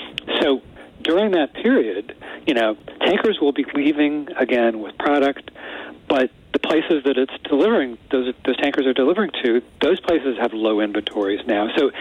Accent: California, United States; I grew up in California. I consider myself sort of a California exile or California emigrant, if you will.

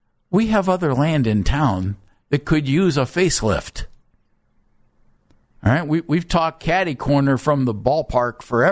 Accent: Ohio, United States; I did not grow up in the city of Cleveland. You know, you grew up real close to the city of Cleveland. I grew up in Summit County.

